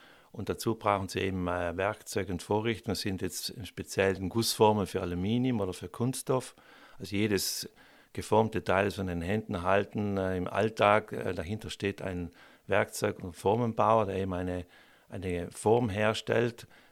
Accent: Bolzano, Trentino-Alto Adige, Italy; ich bin in Bozen aufgewachsen, in einer Familie, einer fünfköpfigen Familie.

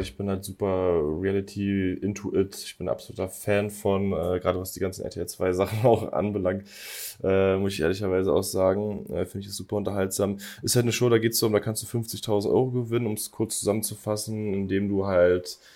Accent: Falkensee, Brandenburg, Germany; moved away as an adult; now in Munich, Germany; ich bin jetzt mittlerweile 28. Ich komme ursprünglich aus Berlin, beziehungsweise Randbezirk Berlin aus Falkensee. Ist ein kleines Jahr schon fast Dörfchen, würde ich sagen. Bin letztes Jahr hierher gezogen nach München, wo ich jetzt auch schon seit anderthalb Jahren lebe.

